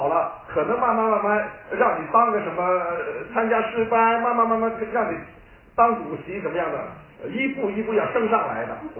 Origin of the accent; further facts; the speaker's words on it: Lanzhou, Gansu, China; born there; 其实我的祖籍是广东，我是生在兰州，但是我父亲是广东人，